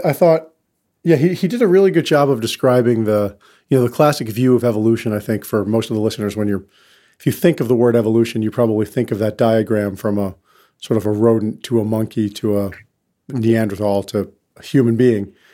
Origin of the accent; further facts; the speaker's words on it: Katonah, New York, United States; So I grew up in Katona, which is the town that Bedford Falls is modeled after